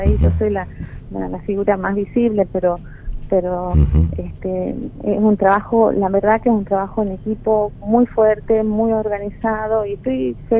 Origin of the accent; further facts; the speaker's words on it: Aguilar, Tucumán, Argentina; Yo soy de Tucumán, soy de Aguilar.